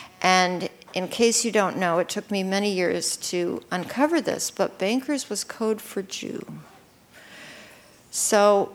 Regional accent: Midwest, United States; I grew up in the Midwest, you know, on what used to be the prairie.

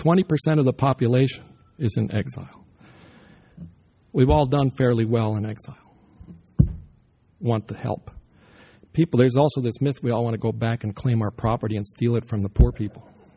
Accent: United States; So, you know, as an American, I don't like the fact that Americans are forbidden to visit Cuba.

